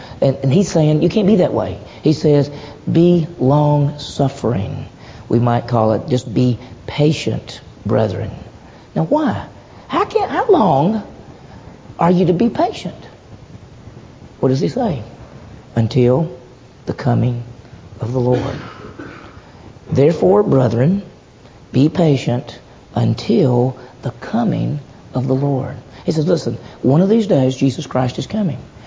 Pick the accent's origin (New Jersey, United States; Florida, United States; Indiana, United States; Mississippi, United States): Mississippi, United States; I grew up in Mississippi, but I grew up in the city. It's contrary to popular belief, there are big cities in Mississippi.